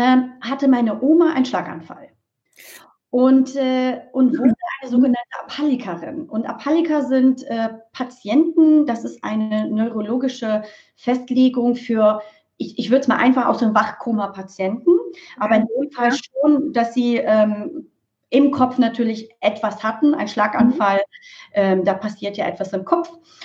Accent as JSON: {"language": "German", "region": "Bremen", "country": "Germany", "tie": "born or raised there", "said": "Jahrgang 73, geboren und aufgewachsen in Bremen, Abitur gemacht, dann mit der Idee, mal später Medizin zu studieren, nach Würzburg an die Uniklinik und bin Krankenschwester geworden."}